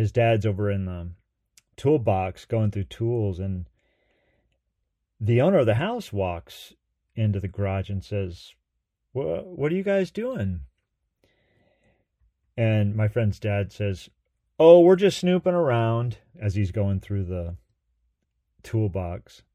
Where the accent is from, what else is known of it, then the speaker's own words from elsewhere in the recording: Washington, United States; a friend of mine I grew up with up in Washington